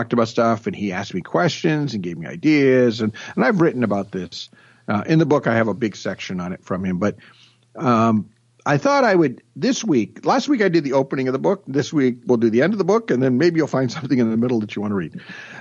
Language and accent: English; Nashua, New Hampshire, United States; also born or lived in Maine; I was born in Maine, and then we moved to Nashua, New Hampshire, southern New Hampshire, just outside of Boston.